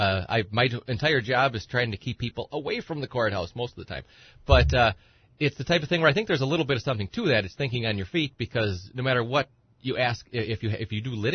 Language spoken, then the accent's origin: English; Edgar, Wisconsin, United States; I'm from Edgar. Everybody knows, or a lot of people know. I'm from the area. I went to Madison for my undergrad degree and went to University of Minnesota for my law degree. Wanted to see if I liked the metro area, and then wanted to come back here.